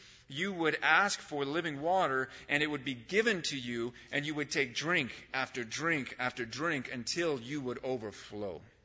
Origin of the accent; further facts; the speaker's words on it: San Bernardino, California, United States; growing up in San Bernardino and in Mount Vernon and near the corner of Tijuana and 4th Street, hello.